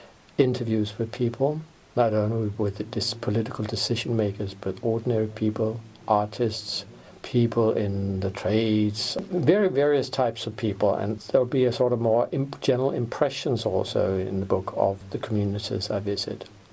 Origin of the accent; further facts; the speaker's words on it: Denmark; first language Danish; English is a second language; as we say in Danish. I'm from Denmark.